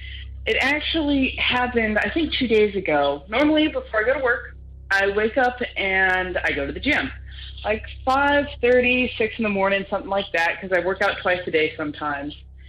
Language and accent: English; Pennsylvania, United States; born there; I was born up in Pennsylvania. I know what cowboy boots sound like, especially on any surface. I was raised in them.